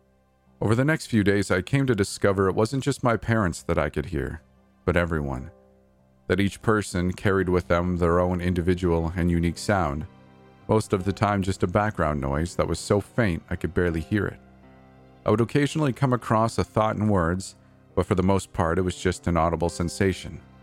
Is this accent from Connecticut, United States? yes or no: no; Washington, United States; who was based near my hometown on the outskirts of Seattle.